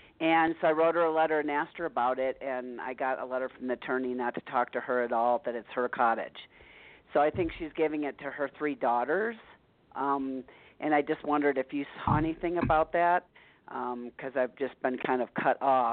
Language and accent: English; Arizona, United States; I'm from Arizona.